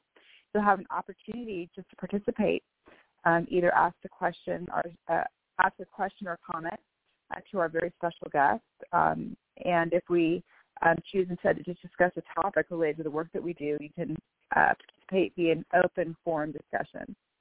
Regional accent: Bellevue, Washington, United States; I'm from Bellevue, Washington.

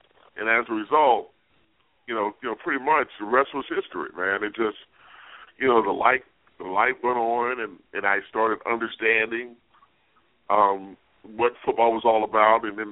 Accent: Cleveland, Ohio, United States; I grew up in Cleveland, and the Browns were the big team.

